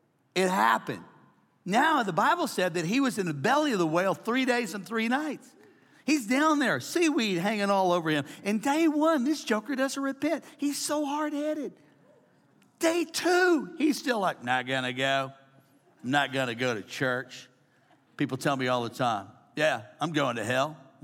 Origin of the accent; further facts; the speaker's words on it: United States; I'm an American.